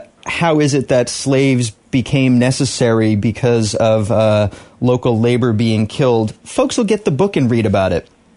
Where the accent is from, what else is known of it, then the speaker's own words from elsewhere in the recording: New England, United States; I'm originally from New England, so I got all sorts of European-drenched history regarding the native peoples in New England.